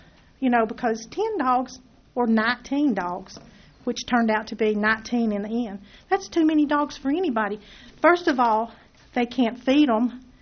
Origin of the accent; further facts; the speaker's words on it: North Carolina, United States; I was born and raised in Buncombe County. I wouldn't go back to Buncombe County for no reason.